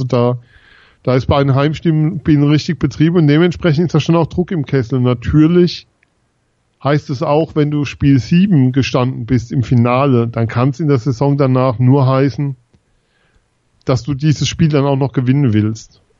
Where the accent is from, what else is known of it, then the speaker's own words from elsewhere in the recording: Mannheim, Baden-Württemberg, Germany; Wenn ich hier jetzt sage als Mannheimer